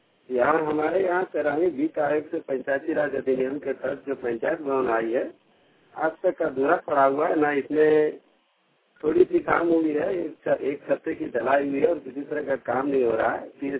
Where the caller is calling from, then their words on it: Uttari Donda, Jharkhand, India; हमारे जिला गिरिडीह थाना दरबार पंचायत उत्तरी डोंडा से मैं